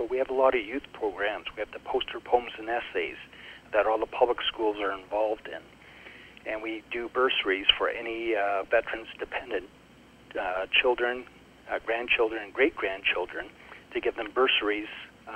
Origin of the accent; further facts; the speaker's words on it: Hamilton, Ontario, Canada; I am originally from Hamilton, and I was with the Army Reserves with the Argyll and Sutherland Highlanders of Canada in Hamilton.